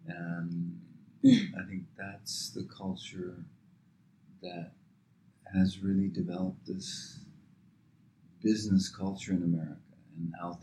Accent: the South, United States; certainly growing up in the South, in the U.S. military

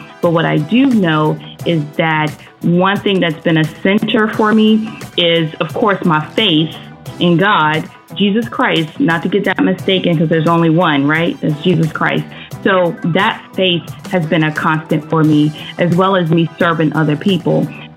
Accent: North Carolina, United States; also born or lived in Maryland; I grew up in Maryland for like the first, I don't know, 10 years of my life, and a lot of stuff transpired in Maryland. In Maryland, once we moved from there, we moved back to North Carolina, and essentially I graduated from high school

